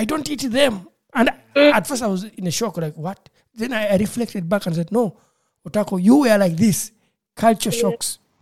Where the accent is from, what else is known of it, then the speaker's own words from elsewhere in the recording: Uganda; I'm from Uganda, just like my friend who visited me.